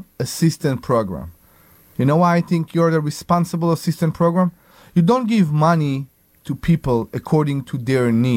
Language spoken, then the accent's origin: English; Israel; English is a second language; now in United States; I come from Israel, who known to be a very social country.